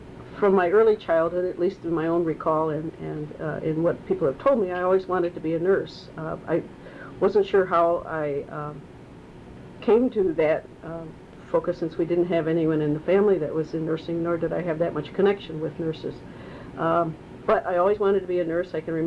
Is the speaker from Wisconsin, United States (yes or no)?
no; Gary, Indiana, United States; born there; I was born in Gary, Indiana on September 10th, 1941.